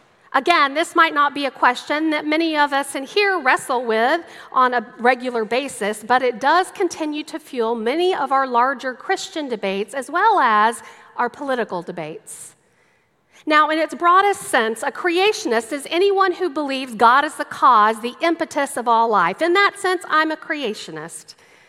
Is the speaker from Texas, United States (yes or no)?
yes; Waco, Texas, United States; a bumper sticker I often saw growing up in Waco, Texas.